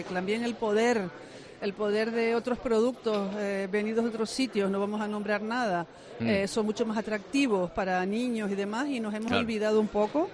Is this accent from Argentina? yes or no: no; Tenerife, Canary Islands, Spain